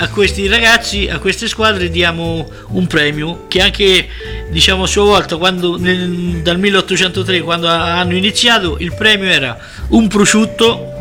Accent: Rigali, Umbria, Italy; noi di Rigali siamo di San Donato.

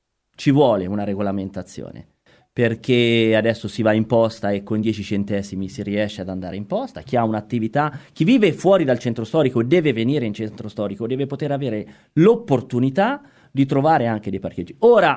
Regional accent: Perugia, Umbria, Italy; moved away as an adult; now in Gualdo Tadino, Italy; ho 41 anni e sono ben 21 anni che vivo a Gualdo, e quindi ho passato più tempo a Gualdo che a Perugia.

